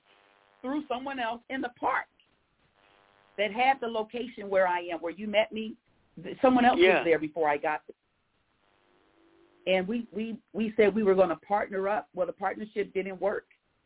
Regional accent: San Diego, California, United States; But I had only been in San Diego for a year. I'm originally from San Diego.

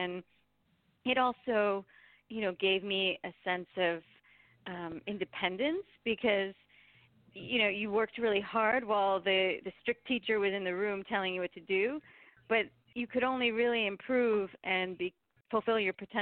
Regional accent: Port Chester, New York, United States; also born or lived in Rye / Stamford / Greenwich; I did. And I also grew up in suburbs of New York. I was born in Port Chester and I lived in Rye and Stamford and Greenwich.

